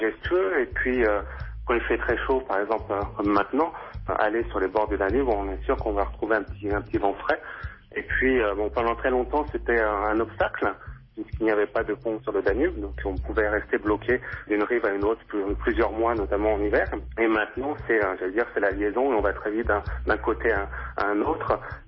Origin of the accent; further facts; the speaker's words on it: France; accent: French; French is a second language; now in Budapest, Hungary; Et ils sont patients avec notre accent, notre fort accent français.